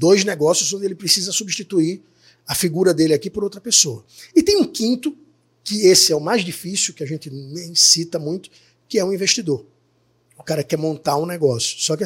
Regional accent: Maceió, Alagoas, Brazil; eu sou de Maceió.

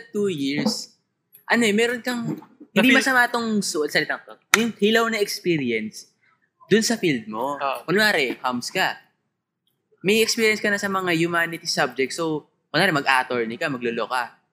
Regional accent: Marikina, Metro Manila, Philippines; I'm Marikenyo.

